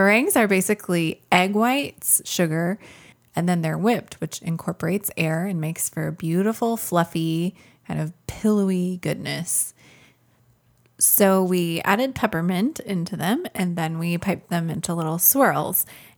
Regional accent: Minneapolis, Minnesota, United States; I grew up in Minneapolis going to what at the time was Dayton's Christmas show

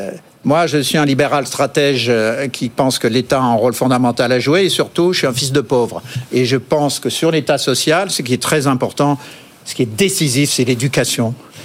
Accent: France; Je suis français, moi.

